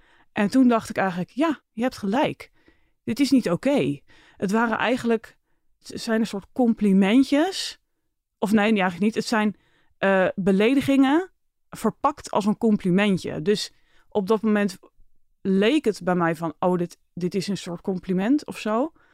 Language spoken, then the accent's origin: Dutch; Leiden, South Holland, Netherlands; Ik kom uit Leiden. Ik ben opgegroeid met mijn ouders en mijn broertje.